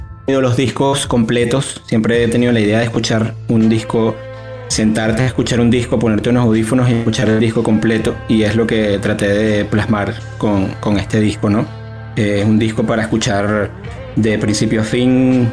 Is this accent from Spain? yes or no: no; Venezuela; moved away; Yo siempre, desde que emigré de Venezuela y que dejé de tocar constantemente con las dos bandas, no he dejado de componer.